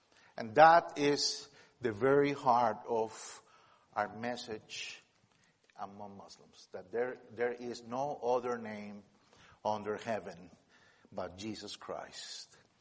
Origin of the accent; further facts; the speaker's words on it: Costa Rica; and I was there trying to tell them that I was from Costa Rica, and they have no idea about where Costa Rica is.